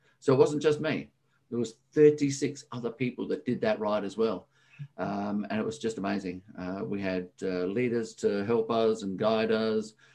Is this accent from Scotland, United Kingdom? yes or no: yes; Scotland, United Kingdom; born there; I have an English background. I'm a Scotsman by birth.